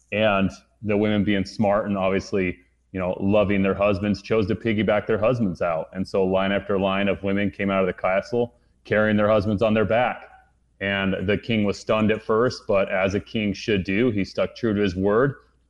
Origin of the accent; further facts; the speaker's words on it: Utah, United States; I grew up in Utah, and so a lot of my history is local state history, which was a lot of, you know, pioneer history, stuff like that.